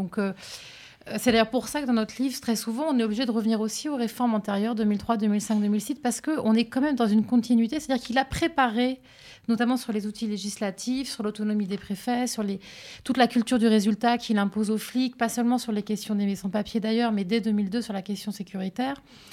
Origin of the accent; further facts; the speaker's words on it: France; on nous explique, en tant que Français, qu'on fait ça en notre nom